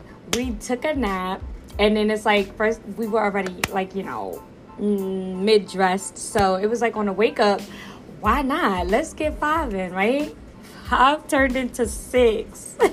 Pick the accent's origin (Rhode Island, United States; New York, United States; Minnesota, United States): New York, United States; Brooklyn; Not Coney Island, but I am from Brooklyn, New York. From the sty, if you're wondering.